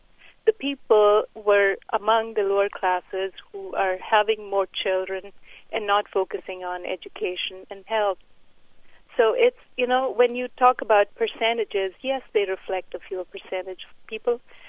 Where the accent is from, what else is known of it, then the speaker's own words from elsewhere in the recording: India; I grew up in India. I spent 30 years there.